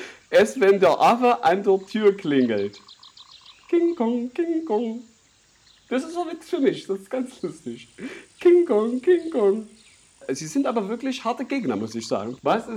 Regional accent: Leipzig, Saxony, Germany; komme ja nun ganz offensichtlich nicht von hier, das hört man ja wohl. Ne? Ich krieg den Dialekt, den krieg ich auch irgendwie, krieg ich den nicht weg. Ich bin eigentlich in Leipzig groß geworden.

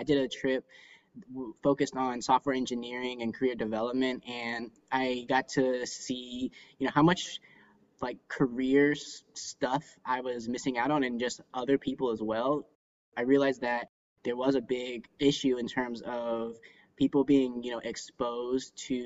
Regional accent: Georgia, United States; what I've seen growing up in Georgia, where I had never seen a compost bin before

